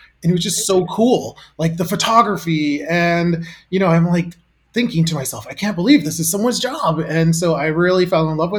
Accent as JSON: {"language": "English", "town": "Los Angeles", "region": "California", "country": "United States", "tie": "born or raised there", "said": "I grew up in South Central LA in a very impoverished neighborhood and worked my way into corporate America."}